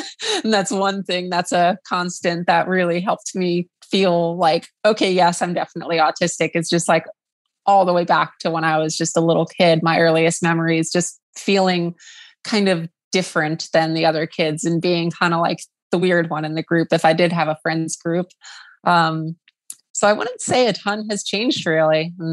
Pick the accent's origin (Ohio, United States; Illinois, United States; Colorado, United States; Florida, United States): Florida, United States; West Palm Beach; South Florida in the West Palm Beach area. So my local racetrack that I would go to is called Okeechobee BMX.